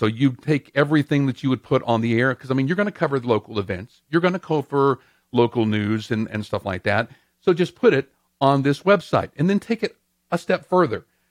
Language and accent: English; Louisville, Mississippi, United States; like my hometown of Louisville, Mississippi